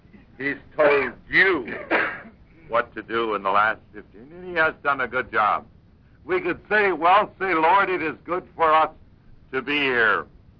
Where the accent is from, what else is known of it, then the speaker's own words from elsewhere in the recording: Streator, Illinois, United States; He was born in my hometown of Streeter, Illinois, which is about 60 miles southwest of Joliet